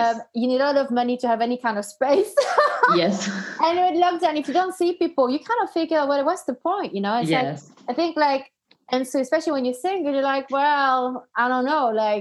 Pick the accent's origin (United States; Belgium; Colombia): Belgium; been a foreigner wherever, you know, I lived. Like, even when I didn't grow up in Denmark, which is where my mum is from. I grew up in Belgium.